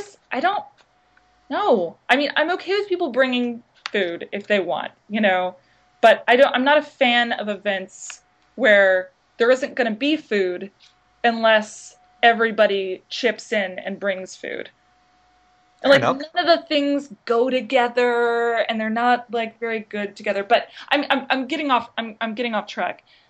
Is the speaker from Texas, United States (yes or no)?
yes; Austin, Texas, United States; and I'm from Austin, which is the home of bats.